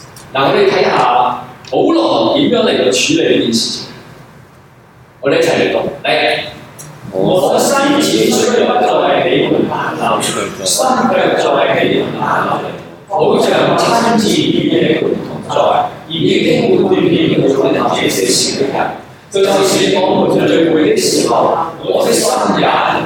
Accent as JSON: {"language": "Cantonese", "region": "Guangdong", "country": "China", "said": "我哋廣東人成日講話"}